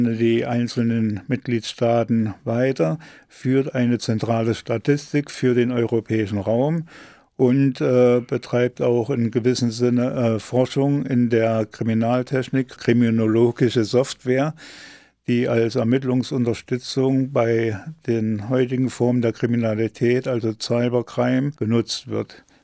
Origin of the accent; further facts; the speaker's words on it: Switzerland; ich kann mir hier in Deutschland auch als Schweizer einen Telefonanschluss anmelden und switche den dann so um, dass bei mir in der Schweiz das Telefon klingelt.